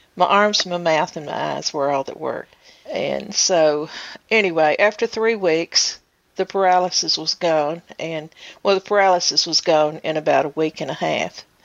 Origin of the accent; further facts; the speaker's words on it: Milton, Tennessee, United States; also born or lived in Murfreesboro; Well, I actually was the first of my gang to be born in the hospital in Murfreesboro, but essentially born and raised in Milton, Tennessee. It's a little rural community on, I don't know what eastern edge of Rutherford County it is